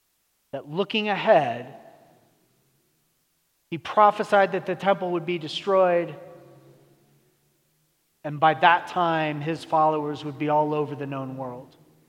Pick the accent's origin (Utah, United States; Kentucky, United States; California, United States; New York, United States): California, United States; I came from California, man. I've been through so many earthquakes, and at no point did Jesus come back.